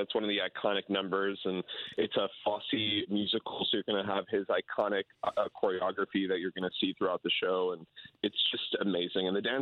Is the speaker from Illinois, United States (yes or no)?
yes; Berwyn, Illinois, United States; my mom, you know, who I grew up very Catholic in Berwyn, Illinois